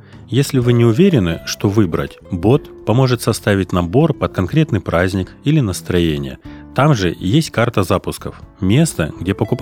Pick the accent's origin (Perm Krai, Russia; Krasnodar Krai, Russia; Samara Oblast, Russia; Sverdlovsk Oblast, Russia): Krasnodar Krai, Russia; Krasnodar; Вот я помню, в детстве в Краснодаре были прям такие зимы интересные.